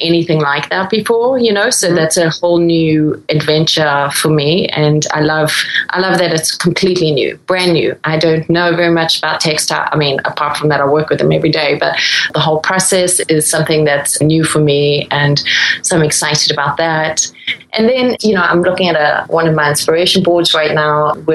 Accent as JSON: {"language": "English", "town": "Durban", "region": "KwaZulu-Natal", "country": "South Africa", "tie": "born or raised there", "lives_now": "United States", "said": "where I grew up in Durban"}